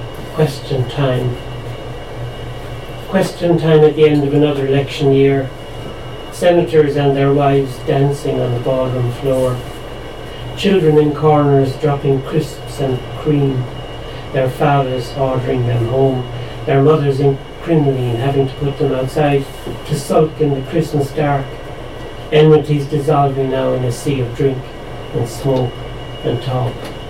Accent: Munster, Ireland; I'm from County Waterford, and I was driving through County Waterford at the end of polling day

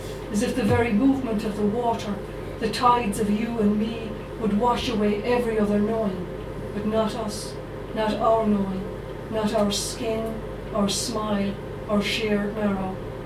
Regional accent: Millstreet, Munster, Ireland; I'm from Mill Street, County Cork originally, so I'm a Cork woman. And where I grew up, we went swimming in the Black Water, which was about a mile and a half, I suppose, from our house. There were 7 in the family.

